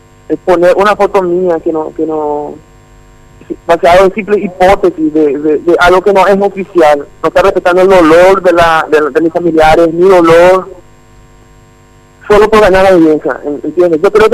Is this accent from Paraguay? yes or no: yes; Paraguay; now in Brazil; Desde 2014, yo soy brasileño, tanto paraguayo como brasileño, pero hace unos tiempos atrás yo renuncié totalmente a mi nacionalidad paraguaya.